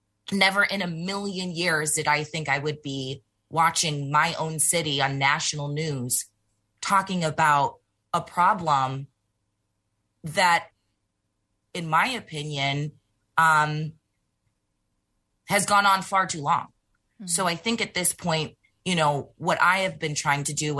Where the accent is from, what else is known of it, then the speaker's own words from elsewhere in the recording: Buffalo, New York, United States; I was born and raised in Buffalo. My family is in Buffalo. I went to school in Buffalo. I to church in Buffalo and only moved away for school and came back to pursue, you know, my professional career.